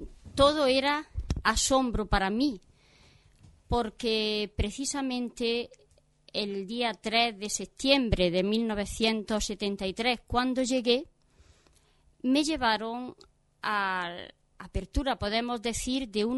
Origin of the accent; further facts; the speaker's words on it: Íllora, Andalusia, Spain; moved away; salí de España, de Illora, mi pueblo, en el año 1973 y llegué allí, al Zaire. Llevo en España, en estas últimas vacaciones, año y medio